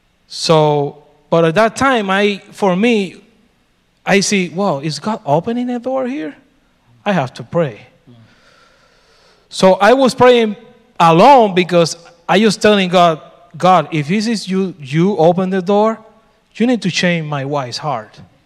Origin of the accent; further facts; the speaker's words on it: Puerto Rico; now in United States; I'm from Puerto Rico. I'm living in Virginia.